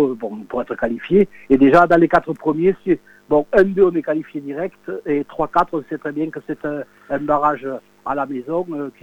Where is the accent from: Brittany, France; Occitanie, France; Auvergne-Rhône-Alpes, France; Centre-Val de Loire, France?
Occitanie, France; nous sommes fiers et nous sommes des Gersois, hein, comme vous l'avez si bien dit. Mais des fois, quand on est à l'ouest du département, on nous dit vous êtes un peu les Toulousains, parce qu'on est à 30 km de Toulouse.